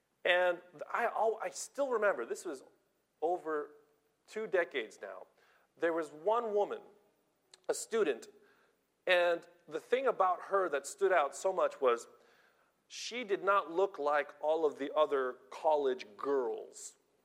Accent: California, United States; I'm from Southern California, and I went to university in Southern California.

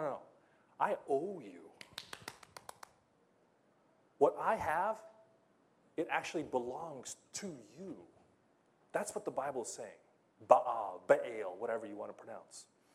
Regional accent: United States; So, I'm a Filipino-American. We call Phil-Am. That means I'm Filipino, but I grew up in America.

